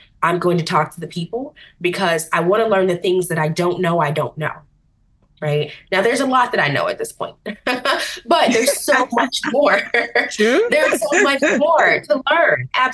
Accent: United States; there's this multicultural way of being and way of existing within my home country of the US that I have learned to navigate.

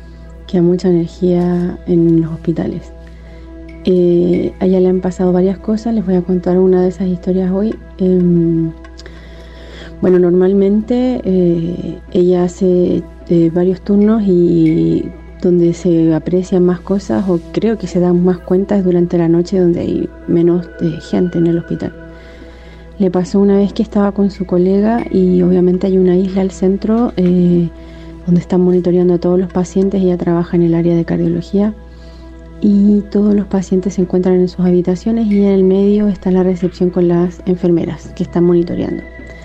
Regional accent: Chile; now in Germany; soy de Chile, pero los escucho aquí desde Alemania todos los días en el trabajo.

